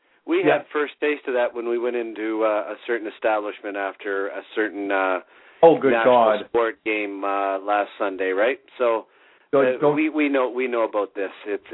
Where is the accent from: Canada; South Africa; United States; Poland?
Canada; Simcoe, Ontario; born there; I was born in Simcoe, Ontario